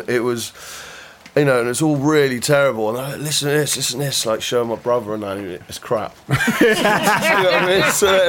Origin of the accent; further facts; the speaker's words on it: Bath, South West England, United Kingdom; also born or lived in Doncaster; I was born in Doncaster, I moved to Bath when I was a kid, grew up in like Larkhall, Snow Hill area.